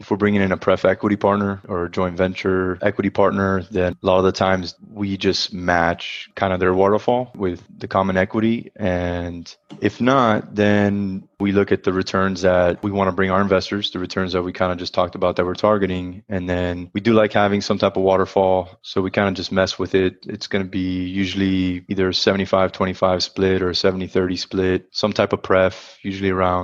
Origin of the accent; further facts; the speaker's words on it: Miami, Florida, United States; I was born and raised in South Florida, Miami. Parents are Cuban.